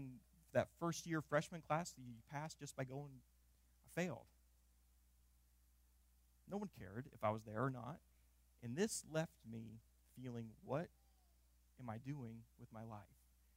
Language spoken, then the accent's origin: English; Waynesfield, Ohio, United States; one of the big things that life was like growing up in Waynesfield was that everybody called themselves a Christian